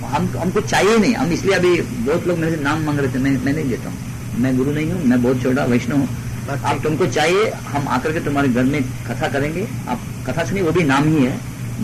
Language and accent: Hindi; South India, India; Hindi is a second language; नहीं मैं मद्रासी लोग, तो बचपन से